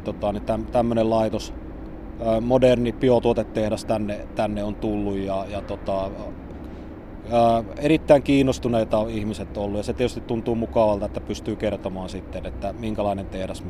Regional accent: Central Finland, Finland; No, minähän olen kotoisin Keski-Suomesta ja asunut aikaisemmin myös Äänekoskella tuon vanhan tehtaan aikana.

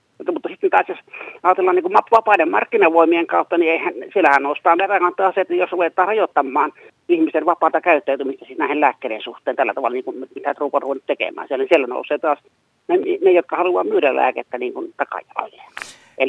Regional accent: Savonia, Finland; me ollaan Savolasta ollaan oltu niin kuin etukenossa tässä asiassa

